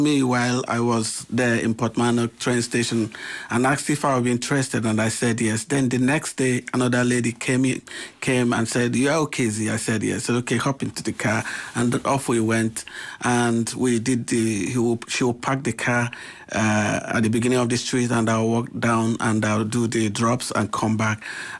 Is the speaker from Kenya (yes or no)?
no; Nigeria; now in Ireland; I come from Nigeria.